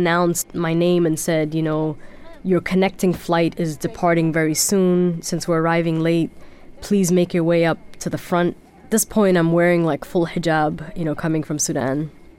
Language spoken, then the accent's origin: English; Germany; Growing up in Germany in the late 1980s, early 90s